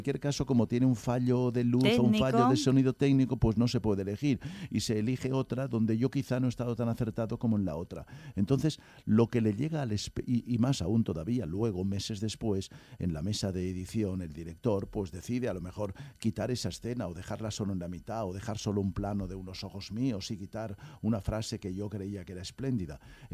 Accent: Barcelona, Catalonia, Spain; also born or lived in Madrid; aun cuando en los últimos años yo me he trasladado a vivir a mi ciudad natal, a Barcelona y demás, pero los 30 primeros años de mi carrera los pasé en Madrid

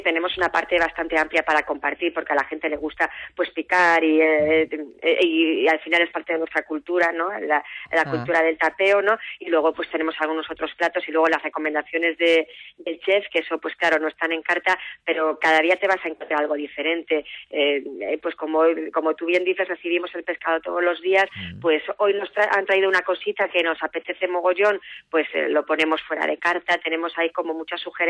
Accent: Spain; somos españoles

